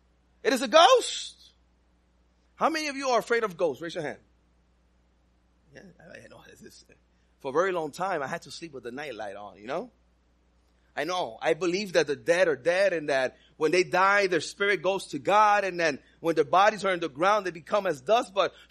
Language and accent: English; Texas, United States; now in Houston, United States; I come from Texas. I live in Houston right now.